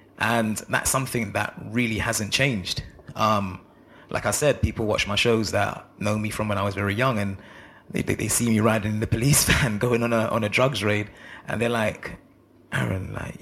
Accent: London, United Kingdom; Growing up where I grew up in Northwest London

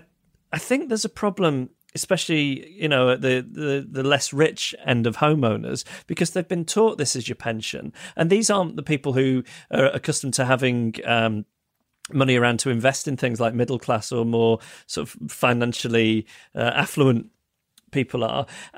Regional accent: Ireland; now in United Kingdom; I'm from Ireland, but live in the UK. In the Republic of Ireland, we had mandatory civics classes from the ages of 12 to 15, followed by a state exam, which is similar to the GCSEs.

